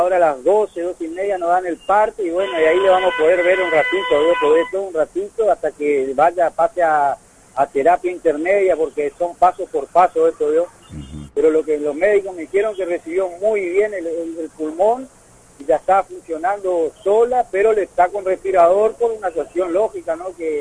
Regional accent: Monte Caseros, Corrientes, Argentina; 2-24 internados ahí en mi pueblo, en Monte Casero.

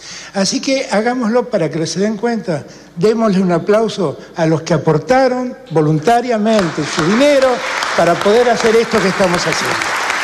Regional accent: Argentina; como argentino

